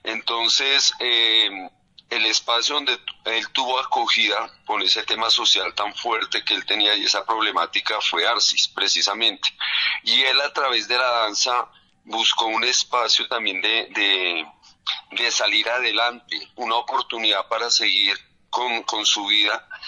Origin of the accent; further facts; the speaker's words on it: Colombia; Donde podamos rescatar nuestra identidad como colombianos, poder trabajar la tradición folclórica colombiana